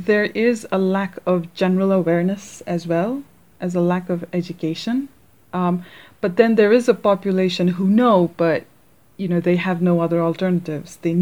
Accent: Kathmandu, Bagmati, Nepal; So while growing up in Kathmandu, there's a lot of infectious disease

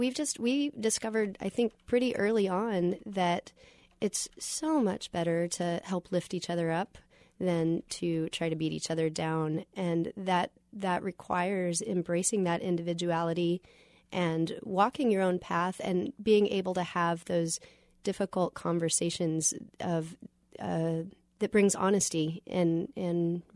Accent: Texas, United States; also born or lived in Kansas City; Though I was born here in Kansas City, I spent my formative years in Southeast Texas

